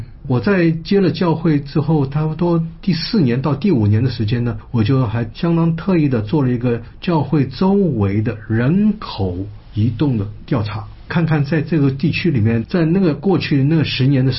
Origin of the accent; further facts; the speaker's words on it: China; 我们中国人常常做事情叫雷声大雨点小，虎头蛇尾